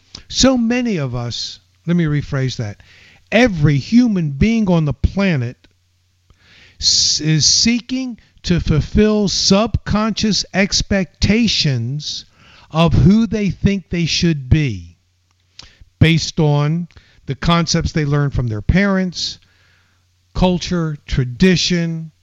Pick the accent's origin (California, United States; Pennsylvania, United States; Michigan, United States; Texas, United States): Pennsylvania, United States; Philadelphia; You know, I grew up in Philadelphia. I actually had a business at one point in my youth selling soft pretzels and Italian water ice.